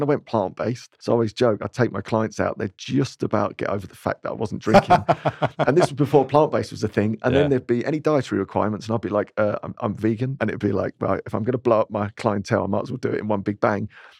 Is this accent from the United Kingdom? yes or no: yes; Dagenham, London, United Kingdom; also born or lived in Romford; So we moved from Dagenham out to, we got all posh on ourselves and went to Romford.